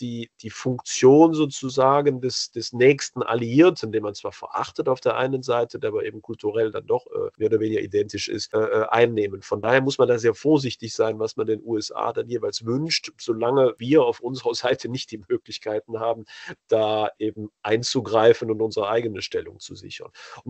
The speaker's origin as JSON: {"language": "German", "country": "Belgium", "said": "als Europäer, als europäischer Patriot, der ich bin. Ich betrachte mich erheblich eher noch als Belgier, als Europäer, denn als Belgier zum Beispiel, das ja meine Nationalität ist."}